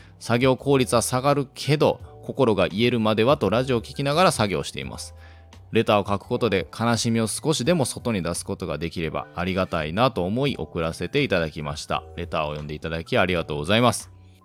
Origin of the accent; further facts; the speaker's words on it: Nara, Japan; 僕が今実家奈良で、今奈良に住んでるんで、僕の実家とは比較的距離は近いんですよ